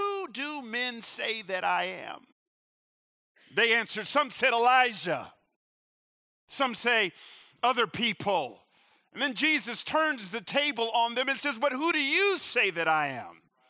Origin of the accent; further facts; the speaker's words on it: Atlanta, Georgia, United States; I grew up right here in Atlanta. I grew up on the south side of Atlanta in a chocolate church, an all-black church.